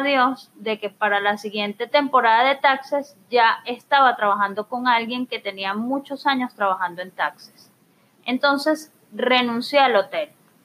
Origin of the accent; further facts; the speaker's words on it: Venezuela; moved away as an adult; soy contador público de Venezuela, ya mi hermano que tiene muchos años viviendo aquí me había dicho